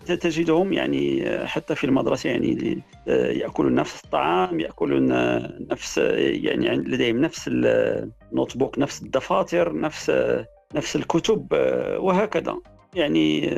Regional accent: Morocco; ماشي تيبقى جالس عاصر على القهوة كما نقولوا احنا في المغرب

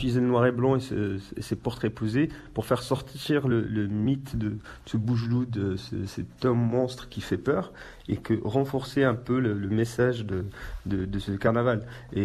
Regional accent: Essaouira, Marrakesh-Safi, Morocco; Mais sauf que moi, je me rappelle quand j'étais très jeune, je suis né à Essaouira

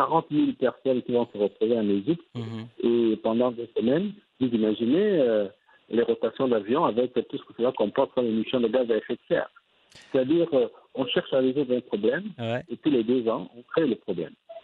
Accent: Gabon; Moi, je suis du Gabon, et c'est un pays à forte réseau hydrographique. C'est un pays de soleil, c'est un pays de forêt.

